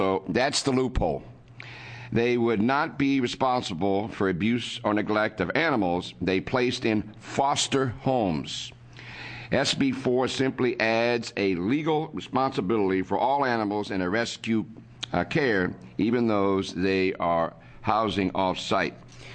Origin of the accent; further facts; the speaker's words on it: Salem, Oregon, United States; I'm from Salem.